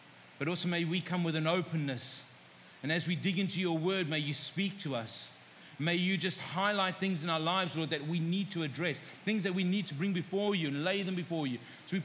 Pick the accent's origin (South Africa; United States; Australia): South Africa; So I come from South Africa. Now, if I said chips, what would you guys think of?